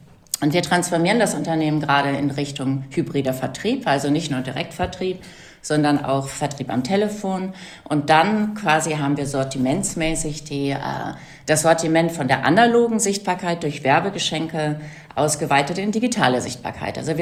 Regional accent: North Rhine-Westphalia, Germany; Ich bin ja in Westfalen aufgewachsen

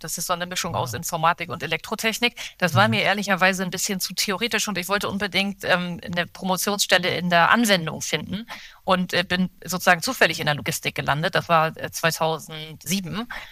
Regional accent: Hamburg, Germany; born there; ich bin in Hamburg geboren

